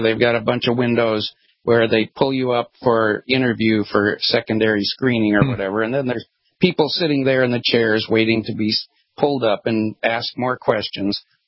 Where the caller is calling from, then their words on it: Memphis, Tennessee, United States; I'm back home near Memphis, Tennessee.